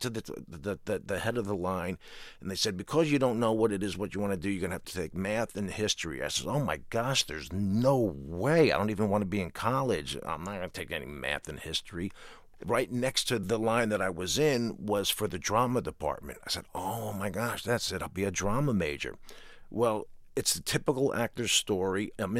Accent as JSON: {"language": "English", "region": "New Jersey", "country": "United States", "said": "I'm a jock from New Jersey."}